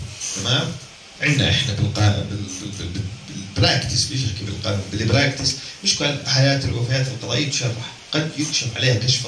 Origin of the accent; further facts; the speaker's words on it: Jordan; عندنا في الاردن اعطاء تباليغ وفاه وتباليغ ولاده